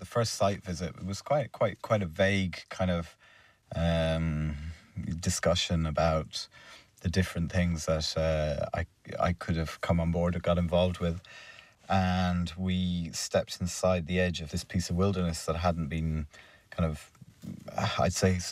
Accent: Kilkill, Ireland; now in Bantry, Ireland; I live down here in Bantry in West Cork, and I grew up around Kilkill

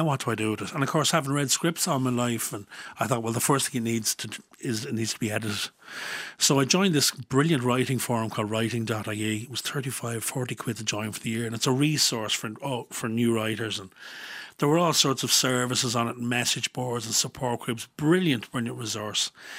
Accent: Dublin, Leinster, Ireland; Home was Raheny. Well, Raheny, if you were applying for a job, Coolock, if you were signing on. And if you're in a fight, it was even more. So, yeah, I'm a true blue Northside Dub.

